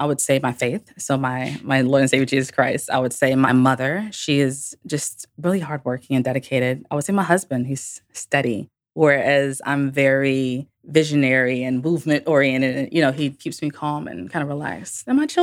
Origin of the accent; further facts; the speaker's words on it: St. Petersburg, Florida, United States; I was born and raised in St. Pete. I've been gone for 20 years, and I brought my family back here about a year and a half ago.